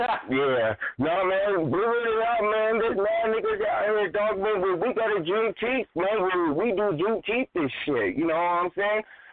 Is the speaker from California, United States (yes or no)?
no; Utah, United States; also born or lived in Washington; when I lived out in Washington, motherfuckers thought I was a black Mormon, man, because I tell them I'm from Utah.